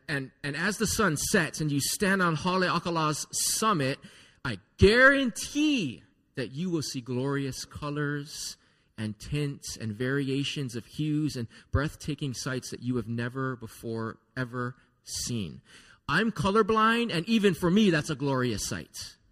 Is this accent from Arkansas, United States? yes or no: no; Hawaii, United States; even being born and raised in Hawaii, I've seen things in the islands that are just a level above what I typically have seen.